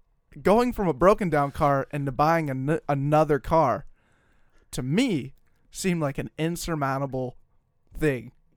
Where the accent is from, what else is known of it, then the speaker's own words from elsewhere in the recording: Colorado, United States; I'm from Colorado. I always want to have a Colorado license.